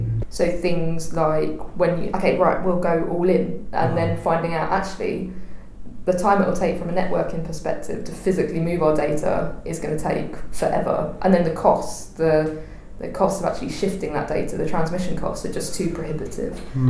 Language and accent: English; Hayes, London, United Kingdom; My hometown is Hayes in Middlesex. That's where I was born.